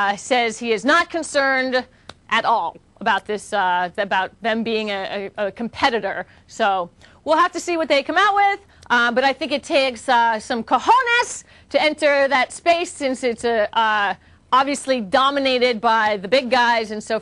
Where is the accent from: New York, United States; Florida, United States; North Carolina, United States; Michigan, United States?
New York, United States; My bad. I'm from New York. Can't help it.